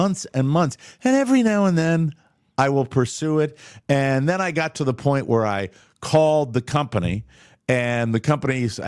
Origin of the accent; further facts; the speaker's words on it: Fort Myers, Florida, United States; 30 in my town, Fort Myers, Florida, 37% of homeowners have pools in my hometown.